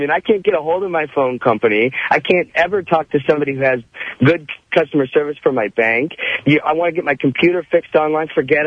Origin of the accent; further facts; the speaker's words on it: North Dakota, United States; Well, I grew up in North Dakota.